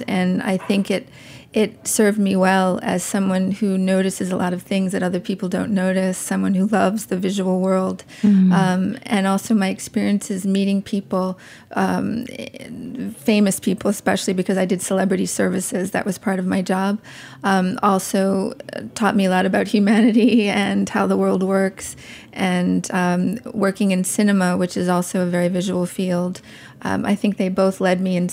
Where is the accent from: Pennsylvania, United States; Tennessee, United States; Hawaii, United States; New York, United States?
New York, United States; New York City; I am technically from New York City, but it's hard to say that I am specifically from here in a way because I love to travel and I've lived in a lot of other places. But technically, I'm from New York City.